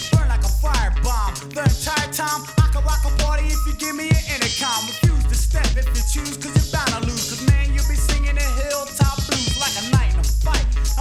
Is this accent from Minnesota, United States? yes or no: no; Philadelphia, Pennsylvania, United States; and my hometown Philly, and the rest of the hilltop hustlers.